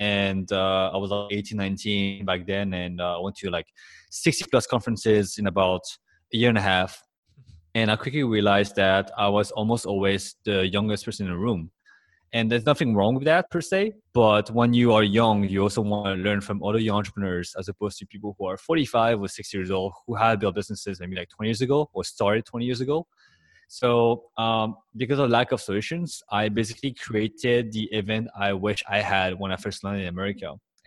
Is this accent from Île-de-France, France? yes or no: yes; Paris, Île-de-France, France; English is a second language; moved away as an adult; now in United States; I was born and raised in Paris, and I arrived in the US when I was like 19